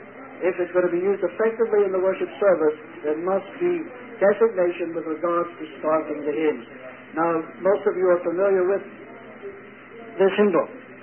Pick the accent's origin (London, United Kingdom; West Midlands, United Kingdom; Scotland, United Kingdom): Scotland, United Kingdom; And that appealed to me as a Scotsman.